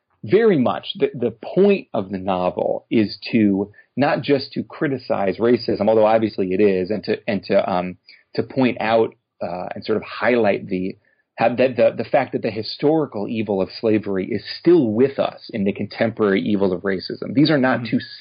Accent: United States; You know, of course it's my community as an American, which is an important part of this conversation is white Americans not letting ourselves off the hook

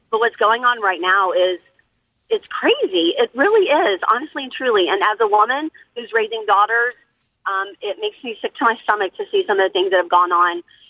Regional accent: Texas, United States; I'm originally from Texas and was always a Republican until this Trump administration has taken over.

